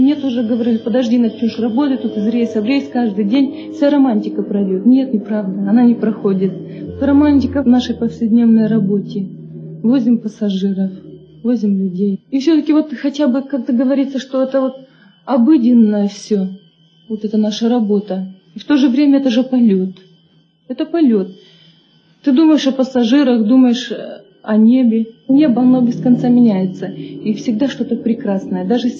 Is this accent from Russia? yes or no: yes; Krasnoyarsk Krai, Russia; я из Красноярского края приехала. Приезжаю в Красноярск